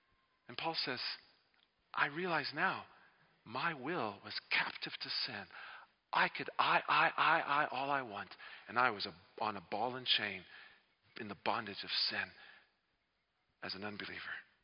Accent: Texas, United States; Ask me, growing up in Bible Belt, Texas, never hardly touched another girl.

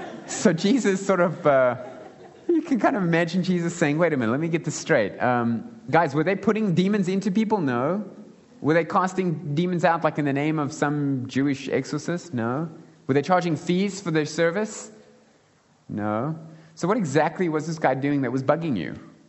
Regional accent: Gauteng, South Africa; I'm from Gauteng. I'm a blowbill

